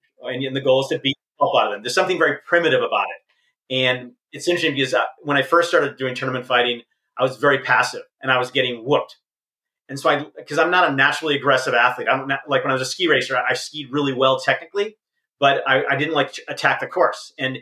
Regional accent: Connecticut, United States; also born or lived in Vermont; So, I grew up in Connecticut and Vermont, and my parents were skiers.

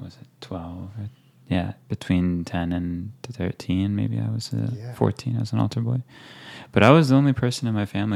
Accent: California, United States; I grew up on a farm in California.

